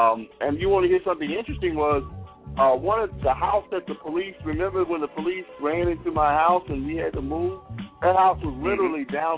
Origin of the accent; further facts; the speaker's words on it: Mississippi, United States; I'm from Mississippi.